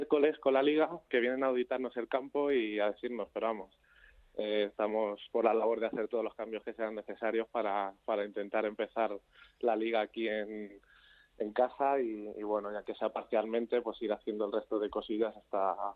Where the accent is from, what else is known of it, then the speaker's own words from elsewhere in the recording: Fuenlabrada, Community of Madrid, Spain; Sí, soy de Fuenlabrada.